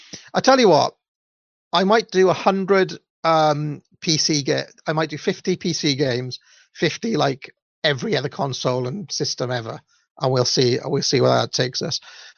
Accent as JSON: {"language": "English", "region": "Wales", "country": "United Kingdom", "accent": "Welsh", "said": "Also, some people claim that in my Welsh accent I say Phil-el, like that."}